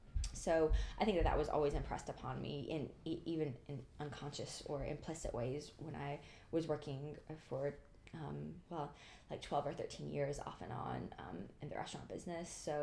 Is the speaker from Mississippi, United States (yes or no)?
no; Birmingham, Alabama, United States; I come from Birmingham, Alabama. So, I grew up in the South, obviously